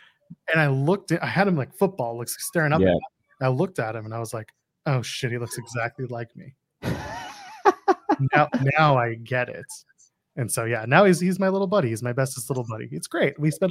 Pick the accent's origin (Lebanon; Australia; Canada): Canada; Yeah, I'm Canadian.